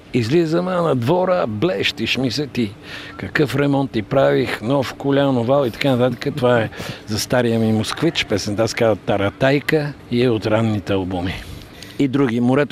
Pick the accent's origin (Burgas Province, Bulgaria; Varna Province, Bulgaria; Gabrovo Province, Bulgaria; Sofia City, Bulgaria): Varna Province, Bulgaria; Varna; Освен това имам тук роднини в Варна и детство, юношество, първи трепети, всичко е свързано с Варна и точно с тази морска градина.